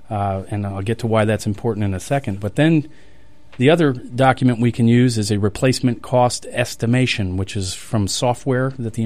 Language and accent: English; Miami, Florida, United States; Yeah, growing up in Miami, you can't mix those up.